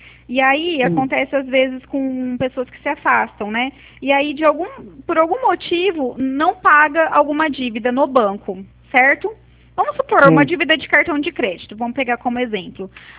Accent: Presidente Prudente, São Paulo, Brazil; eu sou de Presidente Prudente, né? Eu sou de uma central aqui de Prudente

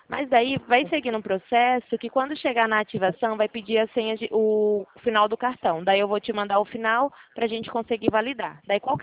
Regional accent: Alagoas, Brazil; Porque eu sou nordestina também, você é da Bahia, né? Eu sou de Alagoas.

